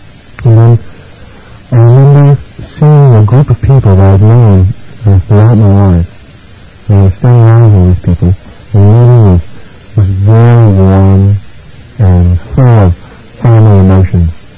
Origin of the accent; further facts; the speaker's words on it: East LA, California, United States; It was almost like a place where I grew up in East LA.